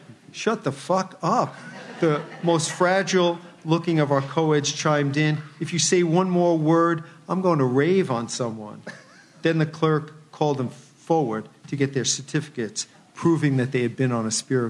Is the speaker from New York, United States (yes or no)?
yes; New York City, New York, United States; So I grew up in the Bronx.